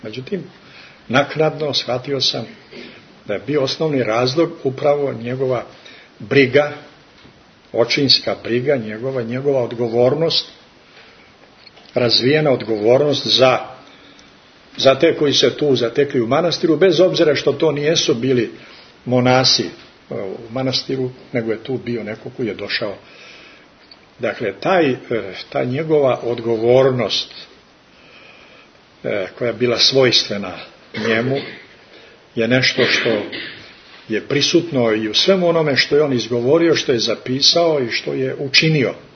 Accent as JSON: {"language": "Serbian", "country": "Montenegro", "said": "ja sam iz Crne Gore"}